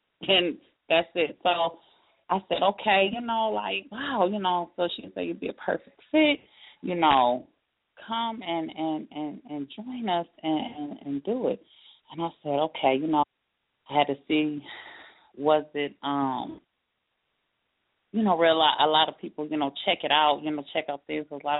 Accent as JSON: {"language": "English", "town": "Flint", "region": "Michigan", "country": "United States", "said": "I am from Flint, Michigan. Everybody be like, you know, Detroit. I'm like 45 minutes from Detroit."}